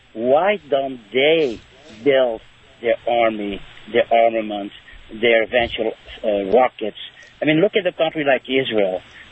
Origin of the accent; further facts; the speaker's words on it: Belgium; moved away as an adult; now in United States; I came from Belgium in 1974. My parents emigrated from Poland in the 1920s, escaping the pogroms of Eastern Europe.